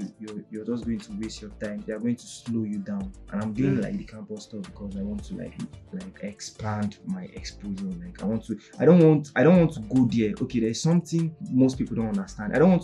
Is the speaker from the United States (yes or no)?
no; Nasarawa, Nigeria; I'm from Nasarawa State. I'm an Igon boy.